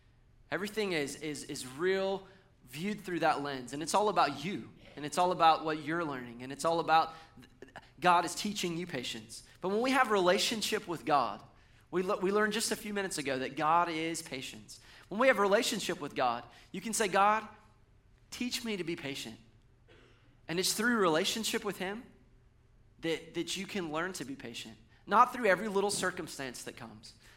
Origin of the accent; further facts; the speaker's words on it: Georgia, United States; Now, I grew up in Georgia, so I think of homegrown stuff as like peach cobbler, like fried chicken